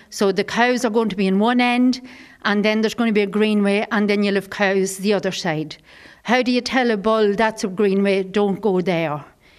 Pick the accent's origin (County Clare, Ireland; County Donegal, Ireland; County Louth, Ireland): County Louth, Ireland; I'm born and bred on Cooley Peninsula. My family have farmed here for a long, long number of years.